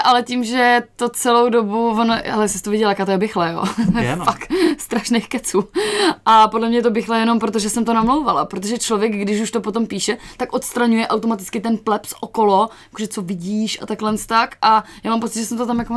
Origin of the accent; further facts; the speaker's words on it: Ostrava, Moravian-Silesian Region, Czechia; protože jak jsem jako z Ostravy, mluvím docela jako rychle